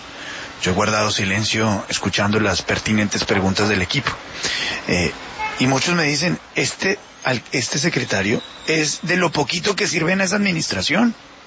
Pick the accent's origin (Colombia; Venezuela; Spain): Colombia; como colombianos